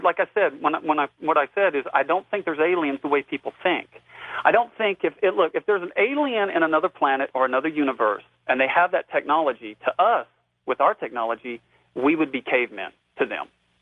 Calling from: Wichita, Kansas, United States; I'm calling from Wichita, Kansas.

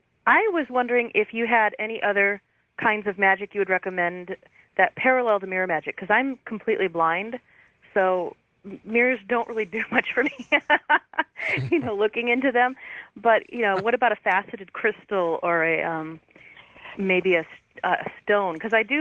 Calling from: Burbank, California, United States; I'm calling from Burbank.

